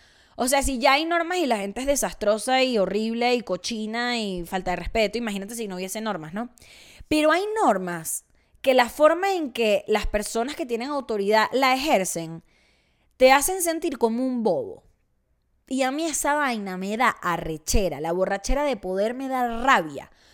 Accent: Venezuela; accent: Venezuelan; Yo soy venezolana. Ajá, por si no notaron el acento.

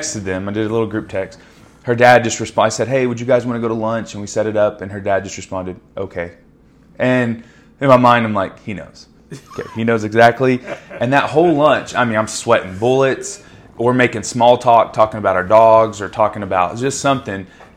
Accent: Choctaw, Oklahoma, United States; So she kind of, we both kind of grew up, like me growing up in Choctaw, her and Mustang, before they were what they are now

